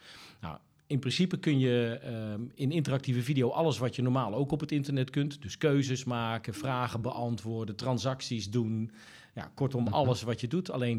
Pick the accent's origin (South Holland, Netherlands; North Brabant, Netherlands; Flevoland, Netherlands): North Brabant, Netherlands; Tilburg; Ik kom uit Tilburg.